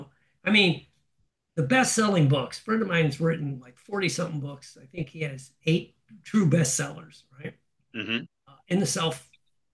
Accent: Gary, Indiana, United States; I come from Gary, Indiana. There's a whole bunch of guys.

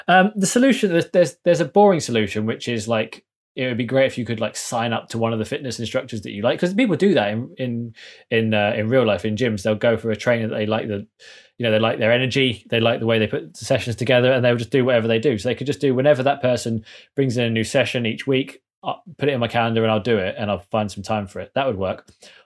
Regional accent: United Kingdom; that's only because I'm British.

